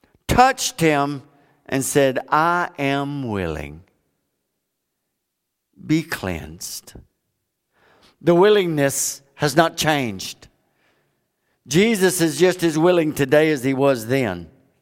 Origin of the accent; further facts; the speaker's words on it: Florida, United States; but I grew up in Florida. We got a mess of Scientologists down there.